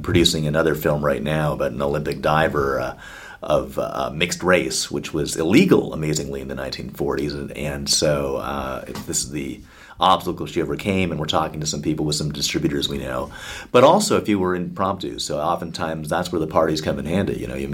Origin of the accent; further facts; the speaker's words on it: Canada; which I still enjoy greatly being a Canadian